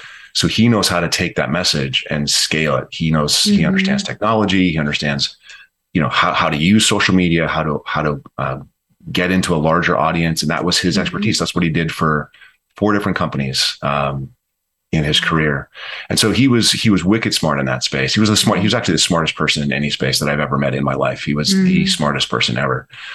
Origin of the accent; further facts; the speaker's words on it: Rapid City, South Dakota, United States; So we grew up in Rapid City, South Dakota.